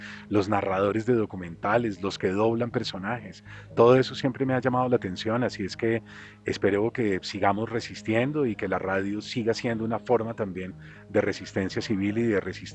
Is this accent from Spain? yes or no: no; Colombia; Bueno, yo soy un narrador colombiano